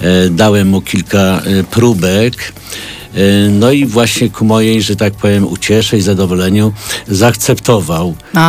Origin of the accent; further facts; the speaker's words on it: Kraków, Lesser Poland, Poland; ja urodziłem się w Krakowie, ale wychowałem się w Nowej Hucie. Tu spędziłem swoje najpiękniejsze lata, całą młodość spędziłem właśnie w Nowej Hucie.